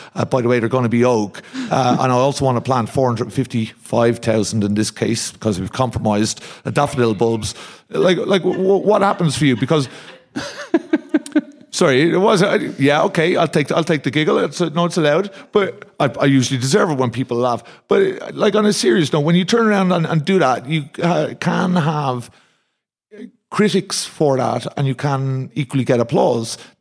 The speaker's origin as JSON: {"language": "English", "country": "Ireland", "said": "Apparently, I, as an Irishman, don't take that very well at all"}